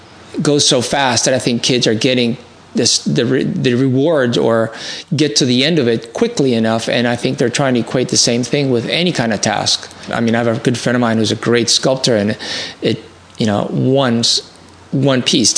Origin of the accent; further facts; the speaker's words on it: Ecuador; a personal story with a lot of pictures of me growing up in Ecuador included with the artwork.